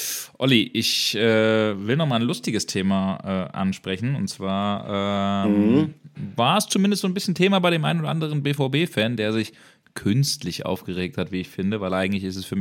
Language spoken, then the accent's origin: German; Bremen, Germany; ich bin Bremer und deswegen trage ich die immer im Herzen und auf dem Schienbein